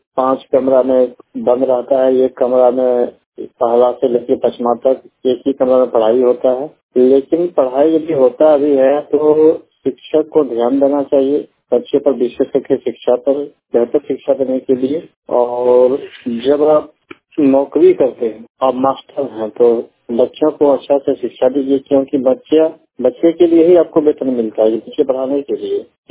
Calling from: Jharkhand, India; मैं देवघर जिला के हरदकोल गांव से बोल रहा हूं।

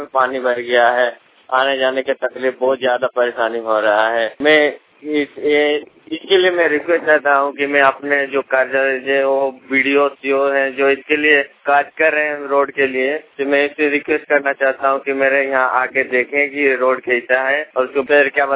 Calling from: Rajnagar, Jharkhand, India; गांव रूपा national board, कुटुम थाना राजनगर, जिला सरायकेला खरसवां से बोल रहा हूँ।

